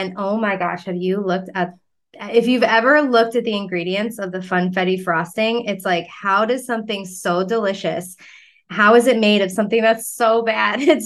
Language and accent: English; Long Island, New York, United States; also born or lived in Florida; I spent my whole life growing up on Long Island, was at the beach and in Florida at the beach.